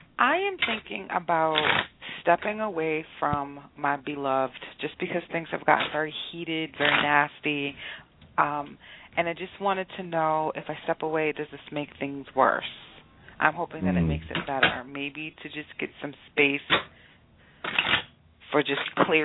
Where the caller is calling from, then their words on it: Boston, Massachusetts, United States; I'm calling from Boston.